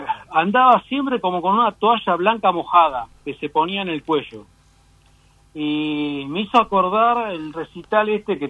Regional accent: Gualeguaychú, Entre Ríos, Argentina; now in Canada; Yo siempre digo acá en Canadá que no soy argentino, soy de Gualeguaychú.

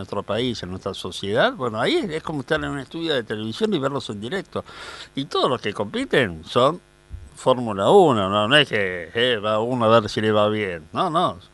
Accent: Argentina; y como argentino, aprovecho para agradecerles

